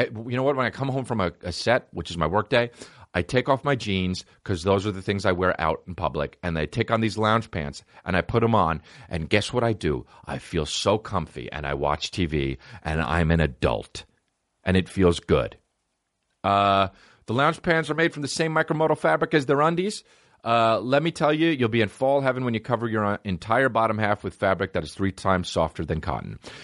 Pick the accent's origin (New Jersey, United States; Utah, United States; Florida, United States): New Jersey, United States; Montclair; I grew up in Montclair, New Jersey, and there was like the bad part and the good part.